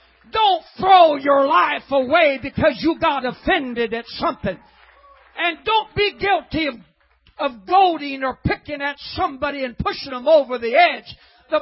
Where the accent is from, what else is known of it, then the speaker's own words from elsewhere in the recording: Oregon, United States; born there; I was born in Oregon.